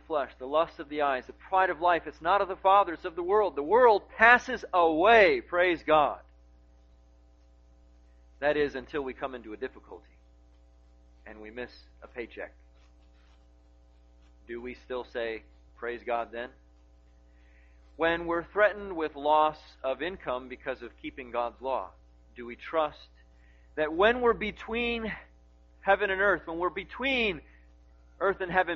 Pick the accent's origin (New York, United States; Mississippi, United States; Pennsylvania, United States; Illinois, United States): Illinois, United States; Chicago; now in Wichita, United States; It's a privilege to be in Wichita, Kansas. I was raised in the Chicago area. And when I first came to Kansas, after I got through the initial shock of seeing almost nobody compared to Chicago, I wanted to get right back to Chicago.